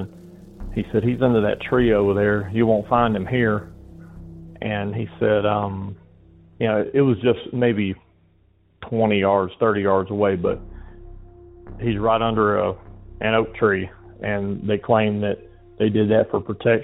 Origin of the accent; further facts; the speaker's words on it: Griffin, Georgia, United States; Hey, Derek. … I'm from Griffin, Georgia, and I've got a pretty unique hometown legends call.